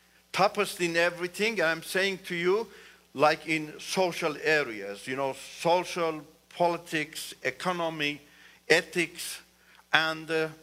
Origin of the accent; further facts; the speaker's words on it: Iran; first language Turkish; English is a second language; because Turkish is my mother language. There are millions of Turks in Iran, live in Iran.